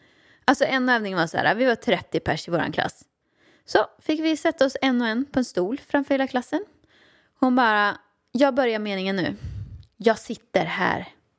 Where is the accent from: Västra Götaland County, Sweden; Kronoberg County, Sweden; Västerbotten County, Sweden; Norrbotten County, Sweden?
Västra Götaland County, Sweden; Åmål; Jag växte upp i Åmål med min mamma och pappa, ja.